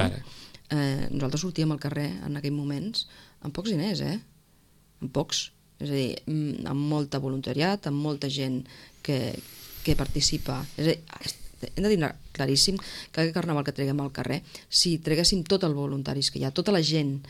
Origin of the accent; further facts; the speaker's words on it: Sitges, Catalonia, Spain; els que som del poble, que som de Sitges i que som coneguts